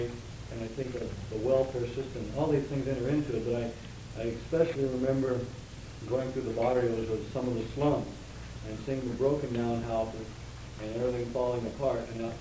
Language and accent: English; Texas, United States; and from my background growing up in Texas, I kind of take an image of poor.